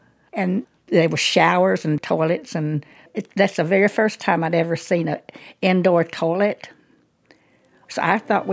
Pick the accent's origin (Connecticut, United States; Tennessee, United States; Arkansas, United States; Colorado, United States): Arkansas, United States; I grew up in Arkansas. We live way out in the country, and my whole family were cotton pickers.